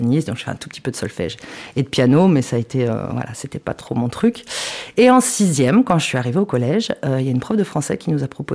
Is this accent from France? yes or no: yes; Trappes, Île-de-France, France; also born or lived in Versailles; Et j'ai grandi à Trappe. Mes 20 premières années, je les ai passées à Trappe. Une pure trappiste.